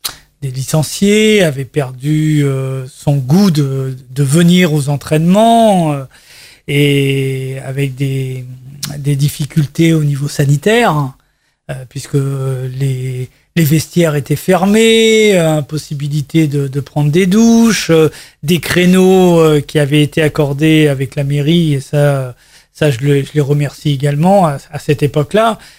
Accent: Vernon, Normandy, France; born there; je suis né à Vernon il y a 59 ans. Je suis marié, deux enfants.

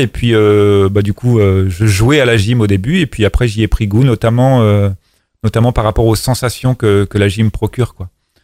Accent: Vernon, Normandy, France; Je suis né à Vernon, j'ai commencé la gym quand j'avais 7 ans à l'avenir de Vernon.

